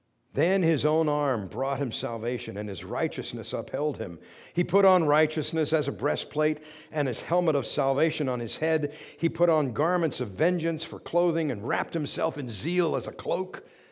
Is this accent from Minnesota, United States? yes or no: no; Pennsylvania, United States; Even meek little Cocalico Creek that calmly meanders through my hometown became a dangerous gush of water and debris.